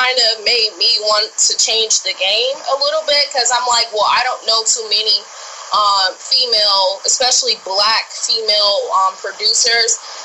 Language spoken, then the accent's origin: English; Cleveland, Ohio, United States; now in Canton, United States; I'm 19 years old. I am from Cleveland. I moved to Canton, Ohio when I was about 12 years old